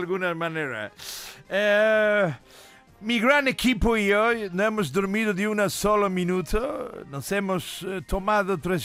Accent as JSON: {"language": "Spanish", "town": "Jerez", "region": "Andalusia", "country": "Spain", "said": "Y el 27 estoy aquí en mi tierra, el domingo de las motos, sí."}